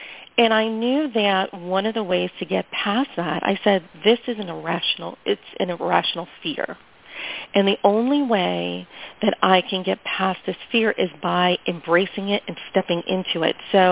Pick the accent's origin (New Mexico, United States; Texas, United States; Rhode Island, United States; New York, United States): New York, United States; New York City; I was raised in New York City, very, you know, tough city to be raised